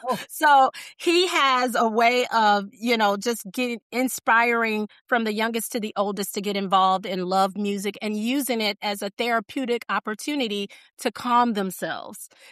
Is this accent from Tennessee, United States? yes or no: yes; Memphis, Tennessee, United States; I'm from Memphis originally, so between here and Tennessee, I would love for chapters to, open up and support widows.